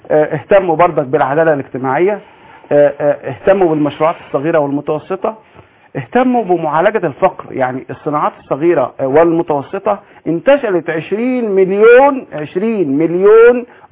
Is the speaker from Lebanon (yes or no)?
no; Egypt